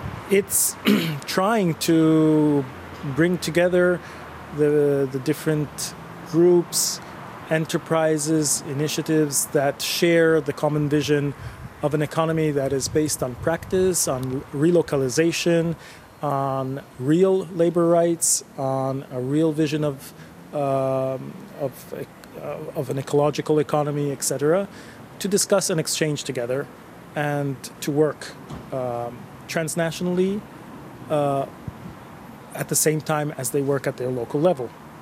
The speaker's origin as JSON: {"language": "English", "country": "Italy", "second_language": "English", "said": "I am from Italy"}